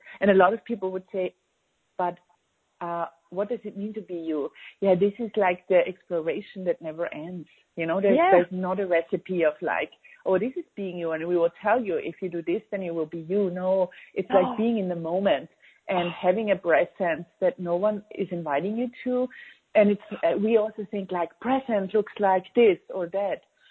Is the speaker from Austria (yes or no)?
yes; Austria; I'm from Austria, by the way, for everyone out there.